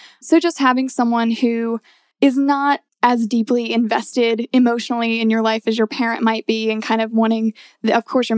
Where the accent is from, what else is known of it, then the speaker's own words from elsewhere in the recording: Louisiana, United States; moved away as an adult; now in Atlanta, United States; Well, I'm originally from Louisiana, came to Atlanta for college, went to Oglethorpe University and graduated last May.